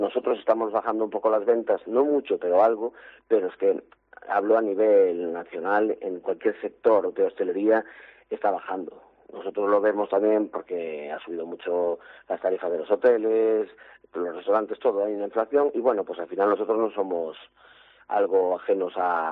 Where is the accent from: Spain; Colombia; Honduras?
Spain; Ourense, Galicia; Yo mismo soy de aquí de Ourense y somos gente muy de aquí.